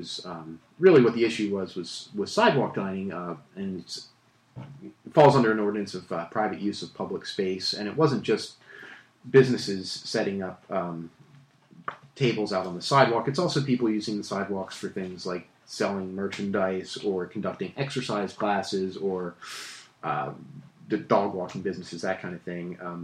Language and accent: English; Pennsylvania, United States; I'm from Pennsylvania and every summer growing up, we went to Ocean City, New Jersey.